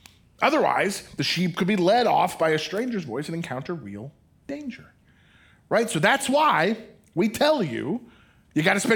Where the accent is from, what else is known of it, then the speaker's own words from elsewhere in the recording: Denver, Colorado, United States; born there; All right, I was born in Denver.